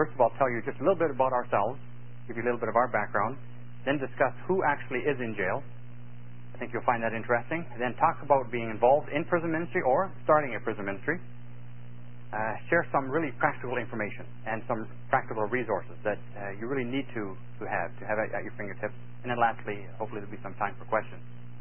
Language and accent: English; Canada; I'm a Canadian, and Susan's an American, and so that makes us very appropriate to do this particular seminar together.